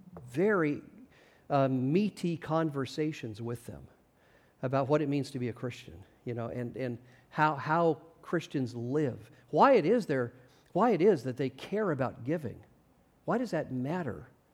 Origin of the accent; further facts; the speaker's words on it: Spokane, Washington, United States; now in Louisville, United States; So, I mean, true, I'm an American. I grew up in Spokane, Washington. I live in Louisville, Kentucky.